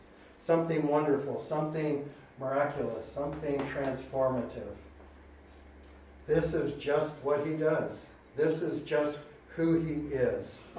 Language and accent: English; San Francisco, California, United States; I'm from San Francisco, so maybe San Francisco